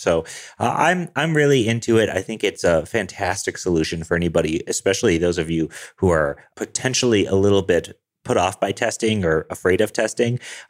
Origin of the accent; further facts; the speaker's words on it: Denver, Colorado, United States; I'm a developer from Denver, Colorado.